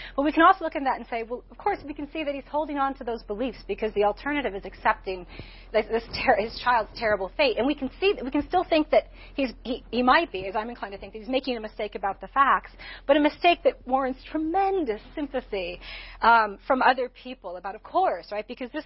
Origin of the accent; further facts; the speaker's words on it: Missouri, United States; the senator from my home state of Missouri, Jack Danforth, long retired now